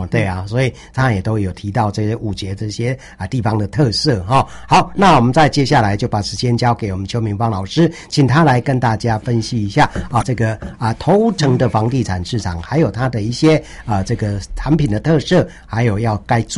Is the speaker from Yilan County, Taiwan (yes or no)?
yes; Yilan County, Taiwan; 我是宜兰人哦。